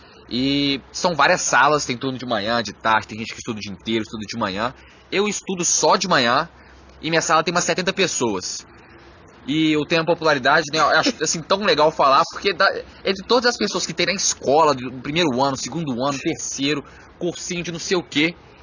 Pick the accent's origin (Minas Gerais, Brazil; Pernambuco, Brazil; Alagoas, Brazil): Minas Gerais, Brazil; Belo Horizonte; a gente é de Belo Horizonte.